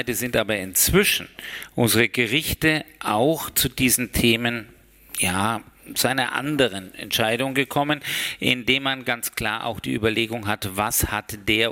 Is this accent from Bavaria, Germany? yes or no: yes; Würzburg, Bavaria, Germany; Üblich ist es in meiner Heimatgemeinde in Würzburg, dass wir einen Gemeindeseder machen, also diesen Sederabend in der Gemeinde begehen. So bin ich auch groß geworden.